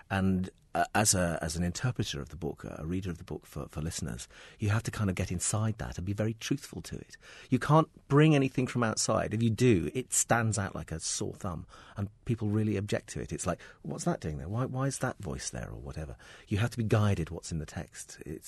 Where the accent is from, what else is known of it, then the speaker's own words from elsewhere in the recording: Liverpool, North West England, United Kingdom; accent: Liverpudlian; also born or lived in Scotland; I was born in Scotland, and my parents moved to Liverpool when I was about three. So I grew up on Merseyside. My parents are Irish as well